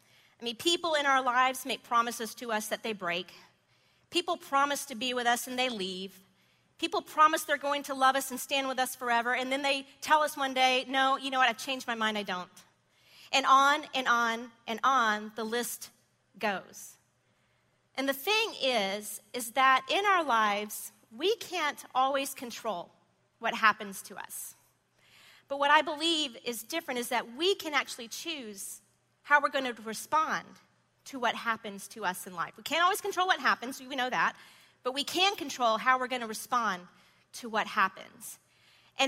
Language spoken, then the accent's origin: English; Decatur, Georgia, United States; also born or lived in Avondale Estates; But I will say this, growing up in Decatur and Avondale Estates area, it was never as hip as it is now.